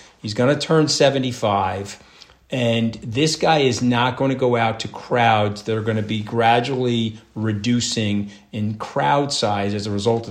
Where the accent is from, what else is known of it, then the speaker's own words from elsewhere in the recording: New York, United States; Do you think I care? I'm a New Yorker.